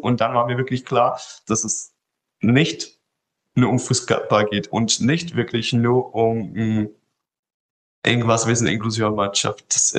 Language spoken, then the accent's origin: German; Czechia; German is a second language; now in Germany; ich ursprünglich auch vor 12 Jahren halt aus anderer Land komme. Ich komme ursprünglich aus Tschechien. Und Anfang an habe ich auch kein einziges Wort halt gesprochen